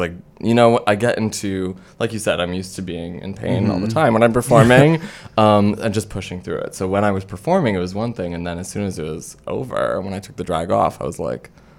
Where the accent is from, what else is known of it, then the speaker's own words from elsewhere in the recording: Urbana, Illinois, United States; And then did one-off performances in London and in Los Angeles and in my hometown of Urbana, Illinois, bringing it back full circle.